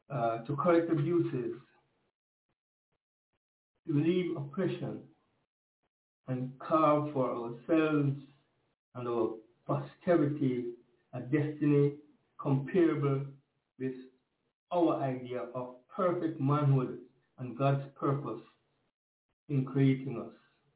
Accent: Jamaica; I was at the gate that night. I was fresh from Jamaica, and the virgins decided that I should hold the gate with another sister.

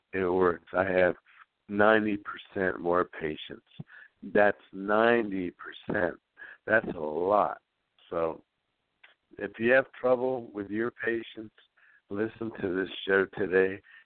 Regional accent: Santa Barbara, California, United States; Yeah, this is … we're from Santa Barbara, California.

